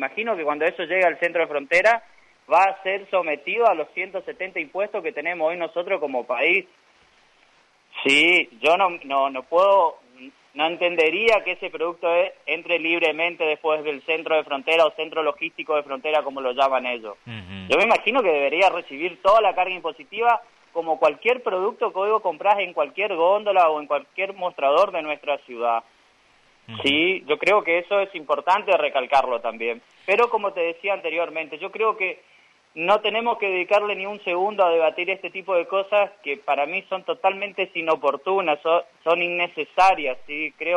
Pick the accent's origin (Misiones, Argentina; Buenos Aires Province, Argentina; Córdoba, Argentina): Misiones, Argentina; Posadas; como argentinos o como posadeños